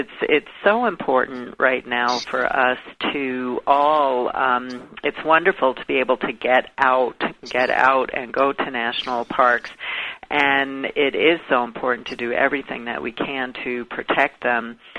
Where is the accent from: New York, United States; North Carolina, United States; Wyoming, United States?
New York, United States; Well, I grew up in Brooklyn, New York. I lived my first 18 years of my life in Brooklyn.